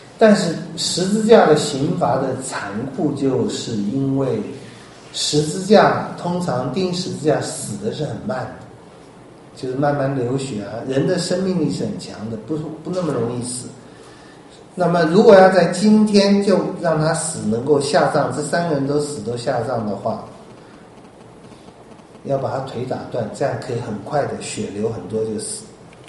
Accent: China; 我们中国人有些很坏的习惯，包括还要什么停尸49天啊

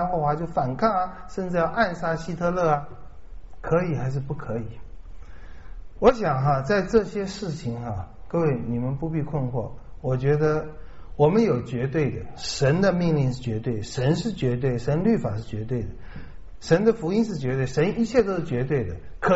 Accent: Taiwan; 那么多半是像我一样，我的父母一样从大陆来的，多半是跟着老总统来的，然后我们就在这种环境长大

